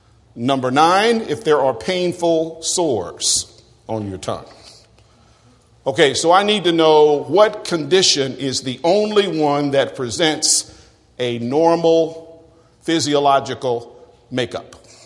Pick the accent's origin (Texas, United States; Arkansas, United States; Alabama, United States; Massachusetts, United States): Texas, United States; Snyder; When I was growing up in Snyder, Texas, and at one time I was small